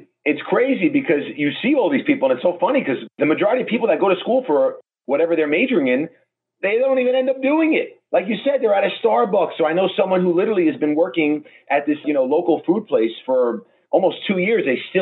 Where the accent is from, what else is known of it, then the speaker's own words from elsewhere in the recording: New York, United States; I grew up in Long Island.